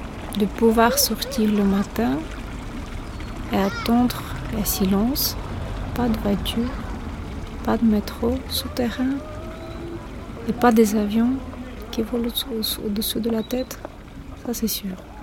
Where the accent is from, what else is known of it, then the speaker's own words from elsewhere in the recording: Ukraine; now in Brussels, Belgium; je suis ukrainienne, j'habite ici en Belgique depuis 13 ans et toujours au mille Bruxelles, quartier à Naissance.